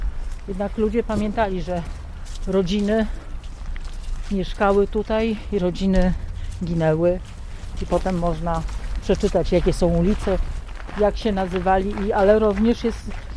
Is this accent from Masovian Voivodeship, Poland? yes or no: yes; Warsaw, Masovian Voivodeship, Poland; Przynajmniej my, warszawiacy.